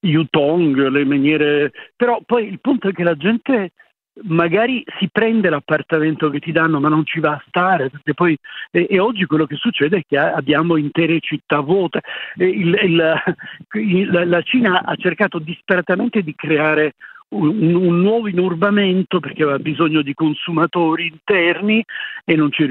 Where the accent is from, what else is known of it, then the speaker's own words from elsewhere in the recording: Terrasini, Sicily, Italy; nel mio paese siciliano, io mi ricordo quando i marinai, i pescatori del mio quartiere, che era questa città che si chiama Terrasini, questa cittadina